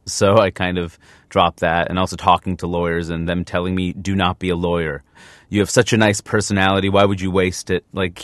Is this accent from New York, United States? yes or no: yes; New York, United States; I'm from New York. I know, like, the New York scene's harder